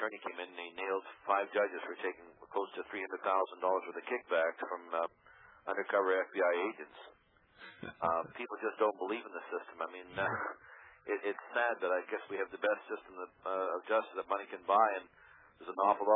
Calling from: Miami, Florida, United States; I'm calling from Miami, Florida, and we have very serious problems in the state of Florida with our legal system.

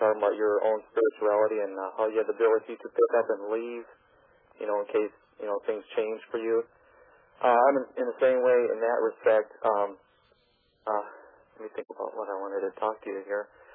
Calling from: North Carolina, United States; I told you I was from Polk Airport Faces … from North Carolina.

